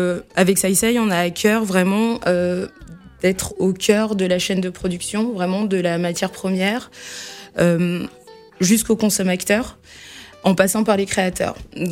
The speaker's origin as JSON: {"language": "French", "town": "Saint-Étienne", "region": "Auvergne-Rhône-Alpes", "country": "France", "tie": "born there", "said": "à la Biennale du design de Saint-Étienne, qui est ma ville natale."}